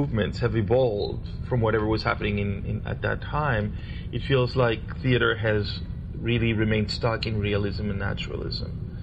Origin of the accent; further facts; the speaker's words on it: Caracas, Capital District, Venezuela; Well, I had a very interesting upbringing because I was born in Caracas, Venezuela